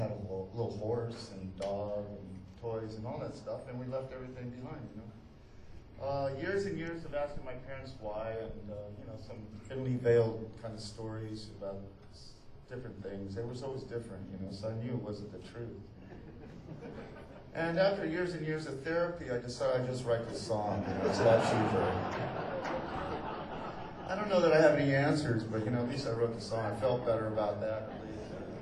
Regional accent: San Antonio, Texas, United States; born there; I was born in San Antonio, Texas, a long time ago. And I was born of a family of 12 children.

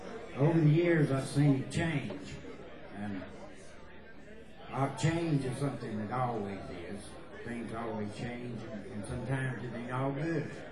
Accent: North Carolina, United States; I'm from Western North Carolina. I grew up in rural Western North Carolina. When I say rural, I mean rural. Out in the mountains.

